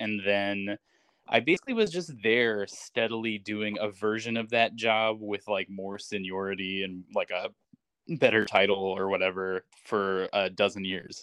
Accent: West Virginia, United States; also born or lived in Illinois / Michigan; Yeah, I grew up in West Virginia. I went to college in Chicago. Lived in Michigan for 10 years after that.

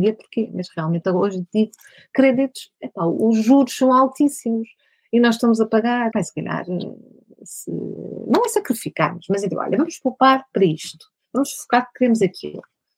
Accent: Portugal; moved away; Olha, no meu tempo de Headhunter, eu saí de Portugal há 20 anos, 23 anos, com algumas recaídas de amigos, namorado, não sei o quê, e vou voltar.

